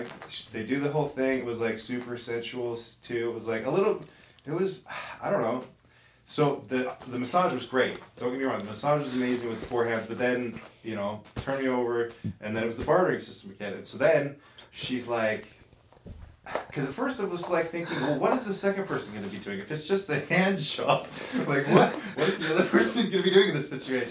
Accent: Utah, United States; You know, I would never think as like. Growing up in Utah, that there are these places that you probably walk by all the time

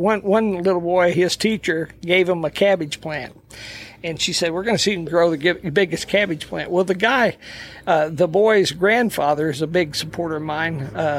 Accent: Marble Hill, Missouri, United States; also born or lived in Mattoon, Illinois / Malden, Missouri; I was born in Marble Hill.

